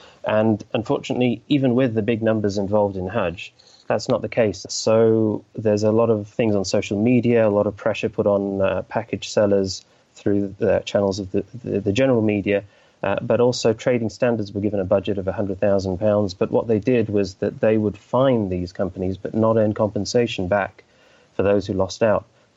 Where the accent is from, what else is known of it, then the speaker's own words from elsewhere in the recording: United Kingdom; particularly given that I'm a British Muslim and I went 10 years ago